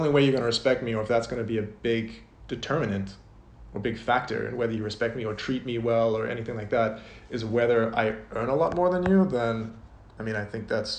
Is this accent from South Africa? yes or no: yes; South Africa; So yeah, I'm South African, right? But even among South Africans, I come from a subgroup of a subgroup. I'm a white South African, which is less than 10% of the population. And amongst that, I'm an English South African.